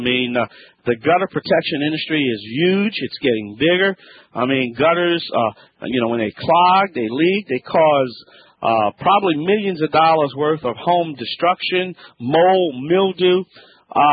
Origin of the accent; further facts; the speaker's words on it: Louisiana, United States; accent: Cajun; from the Bayou Land. I'm